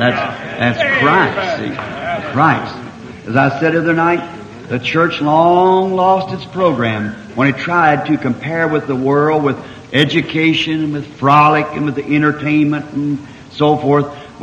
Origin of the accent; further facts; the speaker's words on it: New York, United States; Said, years ago I come from New York here to see Chicago shook.